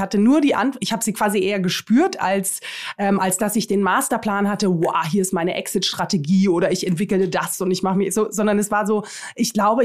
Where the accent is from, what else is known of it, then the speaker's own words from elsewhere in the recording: Munich, Bavaria, Germany; also born or lived in Greece; jüdischen Wurzeln und einem griechischen Künstlervater in Athen. Genau, ich bin in Griechenland geboren und ja, bin dann aber in einer ganz gut bürgerlichen Familie in München groß geworden.